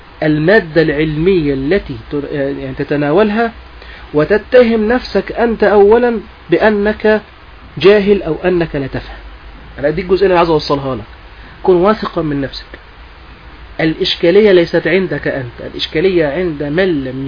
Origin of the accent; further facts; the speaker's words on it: Egypt; حتى أن إحنا عندنا في مصر حكم زي حكم الختان يحارب رسميا